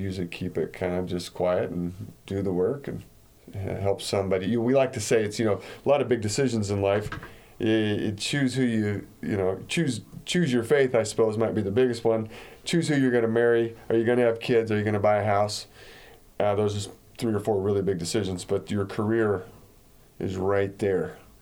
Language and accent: English; Waukee, Iowa, United States; also born or lived in Agency / Ottumwa; I'm from Iowa originally, born in Agency or Ottumwa. So I'm an Iowa kid.